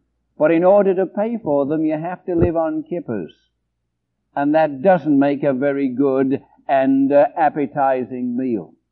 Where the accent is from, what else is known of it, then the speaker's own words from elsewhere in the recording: England, United Kingdom; moved away; you wouldn't know I come from England because I don't have an accent anymore